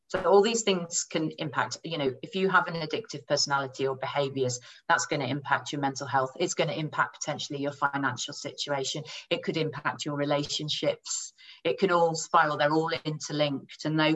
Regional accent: United Kingdom; because we all try and keep our stiff upper lip, being British

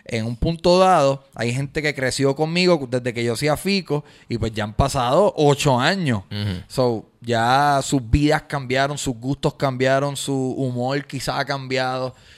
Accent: Añasco, Puerto Rico; Soy de Añasco y las fiestas patronales son este fin de semana.

